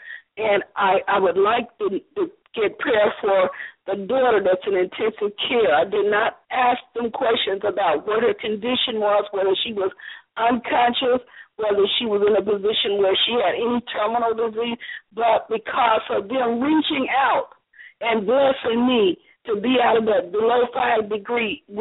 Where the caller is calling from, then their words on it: Iowa, United States; I'm calling from Iowa